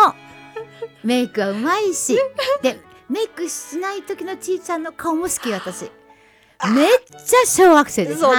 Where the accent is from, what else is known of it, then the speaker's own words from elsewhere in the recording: Miyazaki, Japan; おっと私のふるさと、